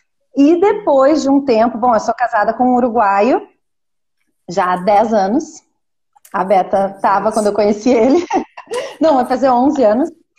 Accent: Porto Alegre, Rio Grande do Sul, Brazil; Sim, então, eu sou de Porto Alegre

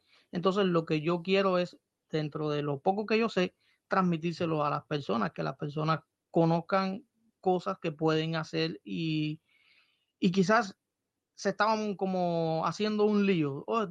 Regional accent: Cuba; moved away; la tierra aquí es diferente, no es como en mi país, en Cuba

